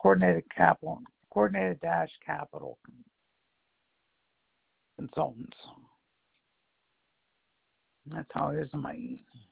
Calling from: Pittsburgh, Pennsylvania, United States; I'm calling from Pittsburgh, by the way.

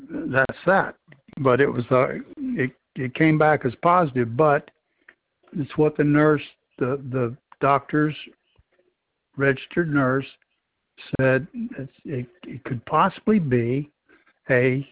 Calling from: Alabama, United States; I'm calling from Blount County.

